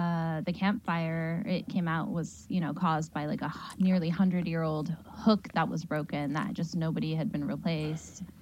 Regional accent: San Jose, California, United States; also born or lived in North Carolina; I came to this campaign after living in North Carolina for 6 years, and I grew up in San Jose, and I went to UC Davis

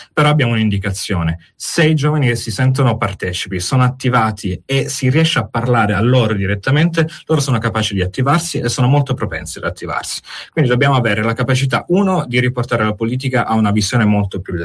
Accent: Calabria, Italy; io da calabrese ancora di più ne sono orgoglioso

